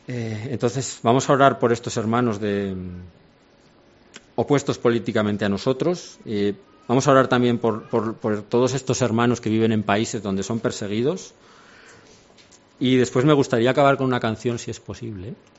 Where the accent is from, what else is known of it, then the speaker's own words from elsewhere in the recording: Aragon, Spain; Yo soy de Aragón, que es una región que está al lado de Cataluña, entonces somos primos cercanos